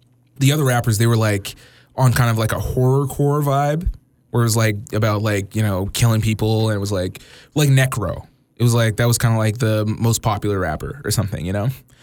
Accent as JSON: {"language": "English", "town": "Edmonton", "region": "Alberta", "country": "Canada", "said": "I'm not from Queens. I'm from Edmonton, you know, but I feel like I did it for where I'm from as well as somebody could"}